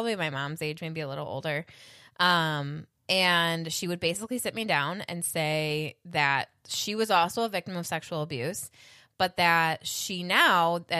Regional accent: Grand Island, New York, United States; So I grew up on Grand Island, which is an island literally in the middle of the Niagara River.

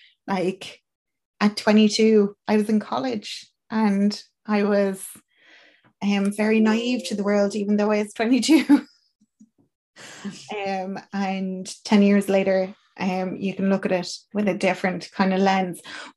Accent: Ireland; I suppose as Irish people, a lot of our like ancestors would have gone to America

